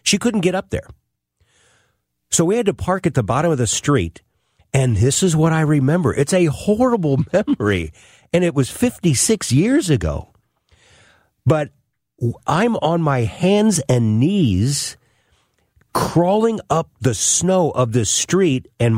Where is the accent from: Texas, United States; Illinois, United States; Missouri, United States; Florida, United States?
Missouri, United States; Florissant; I was the kid that who would go out and play with my friends up growing up in Florissant, North County, and the snow would come down, and we'd have a snow day.